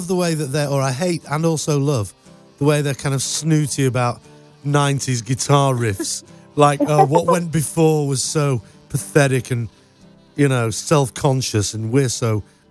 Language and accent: English; United Kingdom; I'm quite Brittany myself, actually, because I'm from Britain.